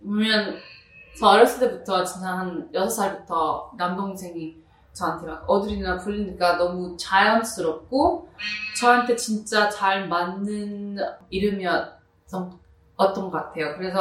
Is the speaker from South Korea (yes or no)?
no; United States; 미국에서 태어났지만, 그리고 미국 학교도 다니고 NYU도 다니고